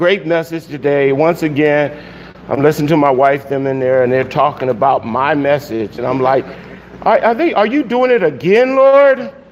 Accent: Los Angeles, California, United States; I'm from South Central LA. I'm sorry if I mispronounced it.

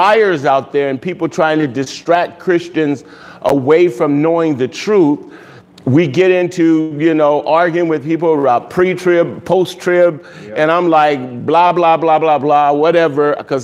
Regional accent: Montreal, Quebec, Canada; now in California, United States; I'm a crumb in California, but I was bred in Montreal.

